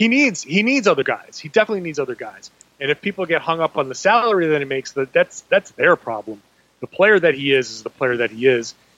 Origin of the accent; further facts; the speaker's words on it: Rhode Island, United States; When I was like 16 growing up in Rhode Island, my dad would take me to the dog track